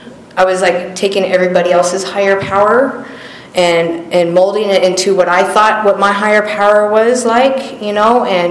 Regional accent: Las Vegas, Nevada, United States; Straight ghetto west side. Anyways, I was born and raised in Vegas

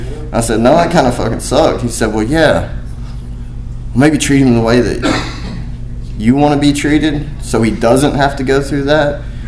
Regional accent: Tennessee, United States; I'm from East Tennessee.

